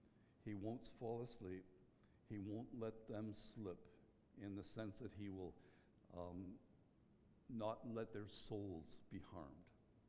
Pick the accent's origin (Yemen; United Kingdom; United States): United Kingdom; Northern Ireland; I grew up in Northern Ireland, that's the better part.